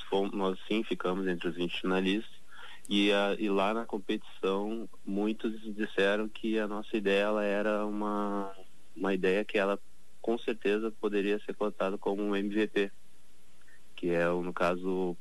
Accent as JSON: {"language": "Portuguese", "town": "Porto Alegre", "region": "Rio Grande do Sul", "country": "Brazil", "said": "Na verdade, nós quatro, na verdade, somos de Porto Alegre."}